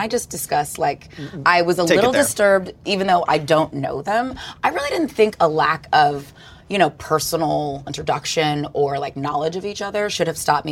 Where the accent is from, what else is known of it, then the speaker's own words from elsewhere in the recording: Australia; you're forced to learn the didgeridoo as an Australian